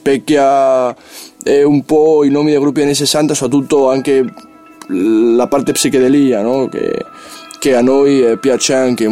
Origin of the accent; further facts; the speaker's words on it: Ferrara, Emilia-Romagna, Italy; anche se di Ferrara sono solo io